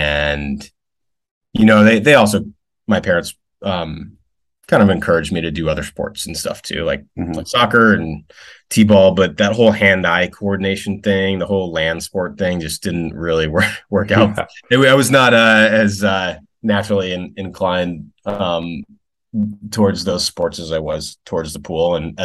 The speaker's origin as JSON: {"language": "English", "town": "Ithaca", "region": "New York", "country": "United States", "tie": "born or raised there", "said": "I grew up in Ithaca, New York, which is a small town or city and at the south end of Cayuga Lake, which is one of the Finger Lakes in the central New York."}